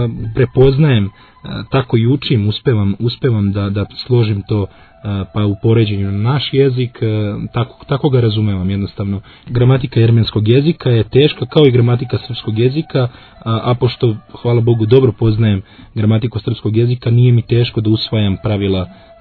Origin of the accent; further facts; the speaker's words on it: Serbia; born there; rekao sam da sam rođen u Srbiji i da imam 20 godina.